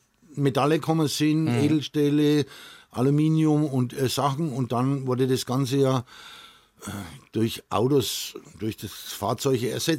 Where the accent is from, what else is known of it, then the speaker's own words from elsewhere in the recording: Kolitzheim, Bavaria, Germany; born there; Im Ortsteil Kolitz, also in Kolitzheim, wo ich auch mein Geburtsort ist.